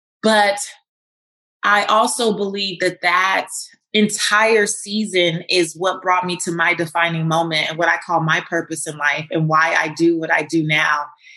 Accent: Los Angeles, California, United States; I'm from Leimert Park, South Central Los Angeles, where I didn't grow up with seeing people with fancy cars or big houses

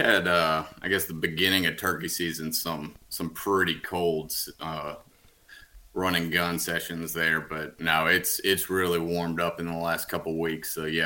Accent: Huntsville, Alabama, United States; I'm from Huntsville, right around there.

